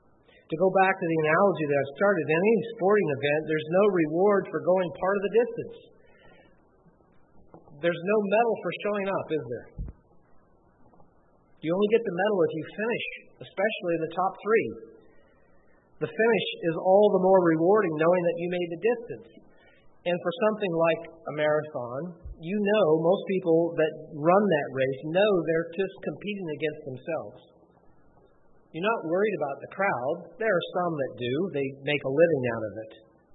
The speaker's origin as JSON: {"language": "English", "region": "Ohio", "country": "United States", "tie": "born or raised there", "said": "I grew up in the Cincinnati area. I don't know if I mentioned that. I mentioned Cincinnati, but I grew up north of Cincinnati, about halfway between Cincinnati and Dayton."}